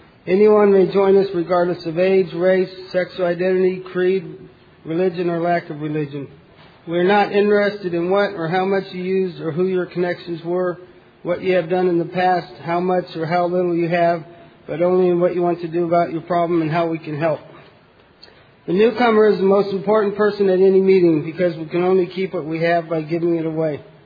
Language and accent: English; Sacramento, California, United States; I'm an addict from Sacramento, California.